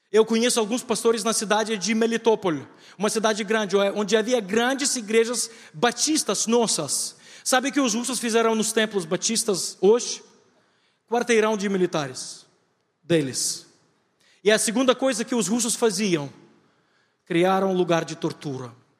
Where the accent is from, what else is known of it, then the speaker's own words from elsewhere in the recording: Recife, Pernambuco, Brazil; Porque eu sou nordestino, vocês sabem disso, sou de Recife, na verdade. Lá se fala muvuca.